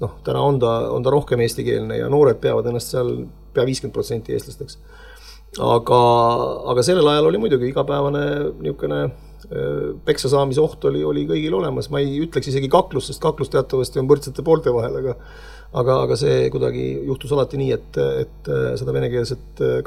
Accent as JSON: {"language": "Estonian", "town": "Jõhvi", "region": "Ida-Viru County", "country": "Estonia", "tie": "born or raised there", "said": "Et ma olen pärit Jõhvist, kasvasin üles Jõhvi mikrorajoonis."}